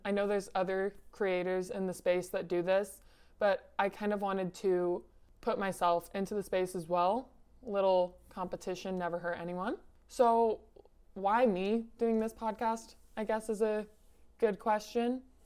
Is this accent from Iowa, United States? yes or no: yes; Iowa, United States; I'm born and raised in Iowa. I always lived in a small town up here and it was amazing.